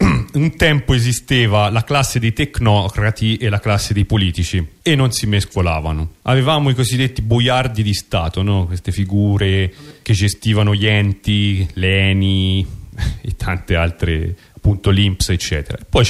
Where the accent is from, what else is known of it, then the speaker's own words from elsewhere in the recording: Rome, Lazio, Italy; io Romano